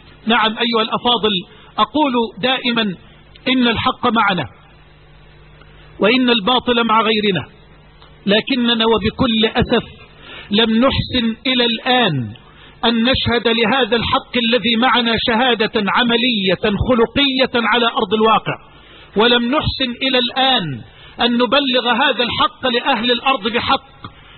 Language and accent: Arabic; Egypt; عليه العوض، هذه عندنا في مصر